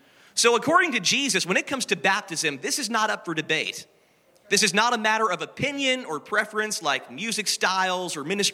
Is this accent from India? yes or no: no; Canada; And as a Canadian, I was in deep mourning.